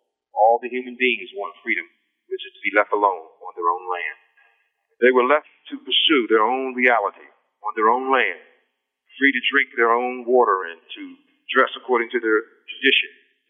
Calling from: Pennsylvania, United States; I'm calling from Pennsylvania. I'm in the Phoenix Penitentiary.

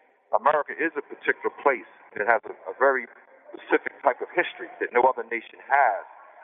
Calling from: Pennsylvania, United States; I'm calling from Pennsylvania, Gratiot Prison.

